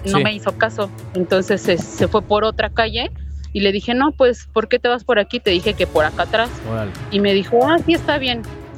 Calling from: Mexico City, Mexico; De aquí, de la Ciudad de México.

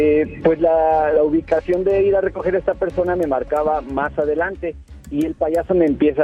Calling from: Mexico City, Mexico; De aquí, de la Ciudad de México.

